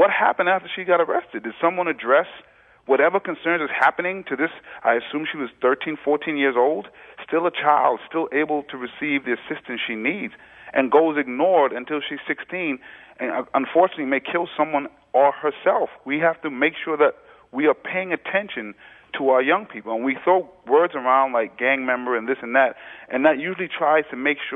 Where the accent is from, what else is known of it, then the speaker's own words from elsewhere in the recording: New York City, New York, United States; Again, I grew up in New York City, and unfortunately, these kind of things happened.